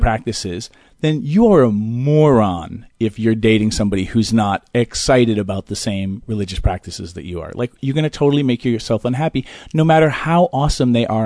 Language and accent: English; New York, United States; And I'm a pragmatist. I'm a New Yorker. I don't care.